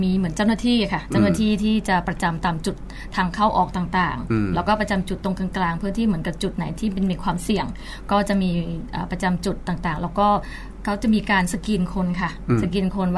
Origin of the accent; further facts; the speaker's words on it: Phitsanulok, Thailand; ดูแลของเป็นจังหวัดบ้านเกิดด้วยจังหวัดพิษณุโลก